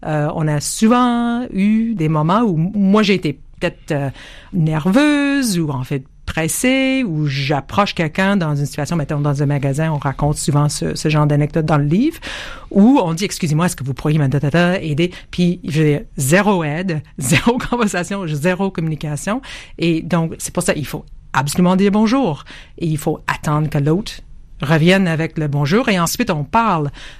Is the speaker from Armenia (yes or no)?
no; Quebec, Canada; accent: Québécois; now in France; L'accent québécois, quand on est arrivé en France en 99-2000, les gens riaient de notre accent québécois.